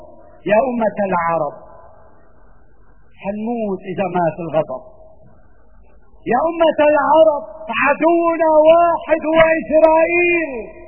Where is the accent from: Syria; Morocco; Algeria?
Syria; فنحن كسوريين خاسرين